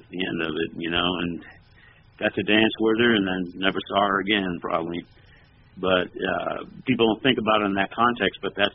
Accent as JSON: {"language": "English", "town": "Boston", "region": "Massachusetts", "country": "United States", "said": "which is New England. I'm from the Boston area long ago."}